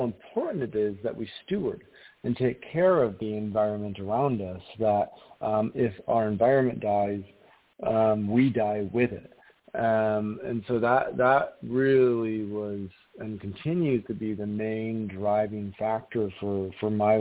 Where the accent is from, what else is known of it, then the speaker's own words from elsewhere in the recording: Michigan, United States; I grew up in Michigan, West Michigan, and we have these beautiful sand dunes on Lake Michigan with oaks and maples and just incredible forests.